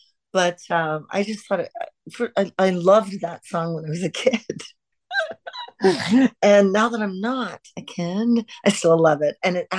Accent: Canada; we're Canadian

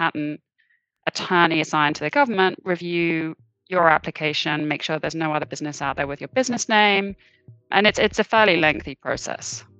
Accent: United Kingdom; now in United States; I'm not from Kansas either. I am originally British.

